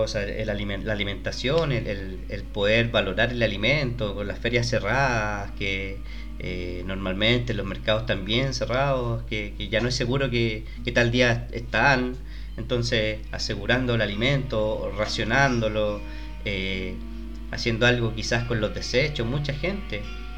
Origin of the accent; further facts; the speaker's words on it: Santiago, Santiago Metropolitan Region, Chile; por lo menos en mi experiencia como santiaguino, moviéndome todos los días, hasta bien tarde